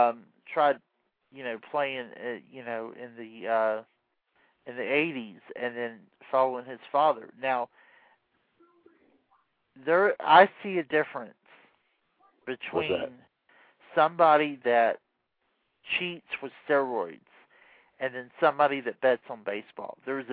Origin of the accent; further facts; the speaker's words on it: Atlanta, Georgia, United States; I guess it's because I'm from Atlanta